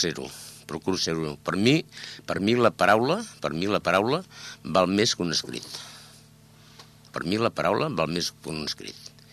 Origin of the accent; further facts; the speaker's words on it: Castellar del Vallès, Catalonia, Spain; also born or lived in Barcelona; Sóc barceloní. Però la veritat es pot dir que, o sigui, estic tan arrelat aquí que pràcticament, encara que sigui castellarenc d'adopció, em van adoptar molt petit. Molt petit. Jo vaig arribar aquí, acabada la guerra